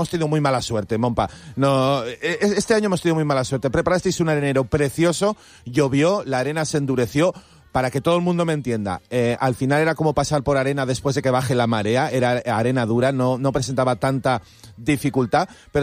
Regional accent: Benidorm, Valencian Community, Spain; Yo creo que para los que somos de Benidorm y de la zona cercana, es una cita ineludible

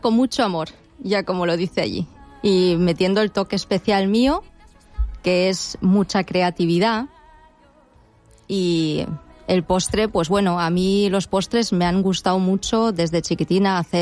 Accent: Santander, Cantabria, Spain; also born or lived in Germany; now in Benidorm, Spain; Vengo de Santander y de Alemania. Nacida en Alemania y en Santander, pues llevo también casi toda mi vida, porque mi abuelita y mi madre son de Santander y mi padre de Alemania.

